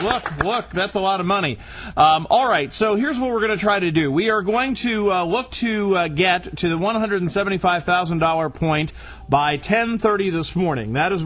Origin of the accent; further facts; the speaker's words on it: Ireland; I say blessed because I'm Irish.